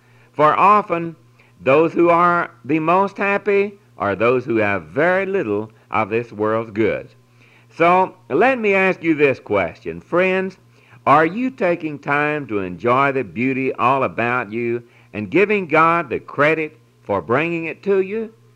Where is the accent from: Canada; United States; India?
United States; Louisiana; Francis and I, with our four children, had the opportunity to make a trip back to my home state of Louisiana.